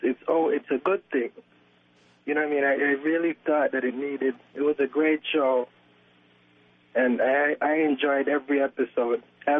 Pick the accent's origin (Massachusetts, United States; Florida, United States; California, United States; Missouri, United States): Massachusetts, United States; Cambridge; I'm actually from Cambridge, but I'm actually driving home, and I'm at a rest stop in Sturbridge.